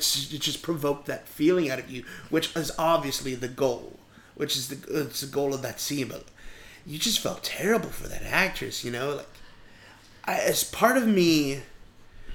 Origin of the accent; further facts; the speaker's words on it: New Orleans, Louisiana, United States; Yeah, like, I'm from New Orleans.